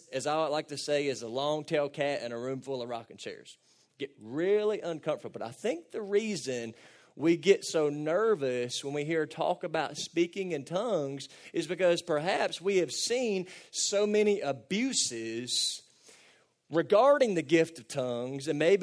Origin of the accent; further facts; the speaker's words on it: Cadiz, Kentucky, United States; I'm from Cadiz, Kentucky, and grew up in East Cadiz Baptist Church, where we ate a lot of potlucks and we sang a lot of hymns